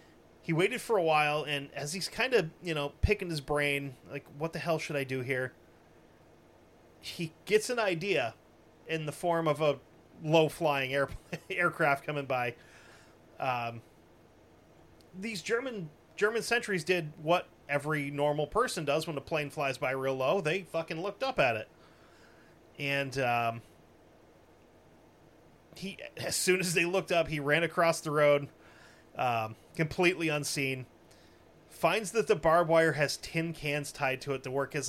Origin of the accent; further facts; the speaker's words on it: United Kingdom; I'm British and I have to do everything properly